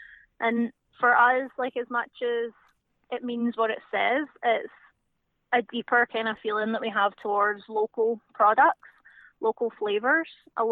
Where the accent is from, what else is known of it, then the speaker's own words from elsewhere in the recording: Hamilton, Scotland, United Kingdom; also born or lived in Winnipeg, Canada; I grew up in Hamilton, which is just outside Glasgow.